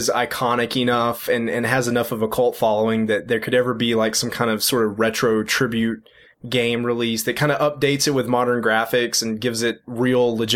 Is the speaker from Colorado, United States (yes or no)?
no; Florida, United States; growing up in the South, which Florida may technically not be part of the South, depending on who you ask.